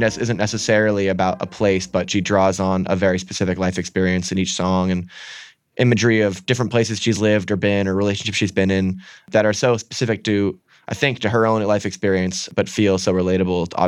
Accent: New Hampshire, United States; also born or lived in Vermont; growing up in New Hampshire and Vermont, like driving is such a huge part of it.

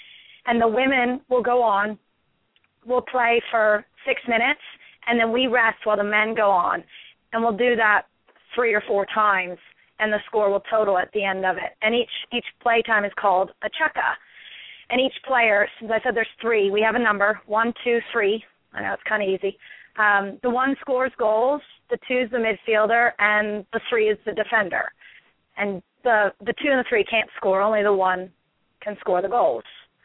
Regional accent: Upper Marlboro, Maryland, United States; I'm from Maryland. I grew up in Upper Marlboro.

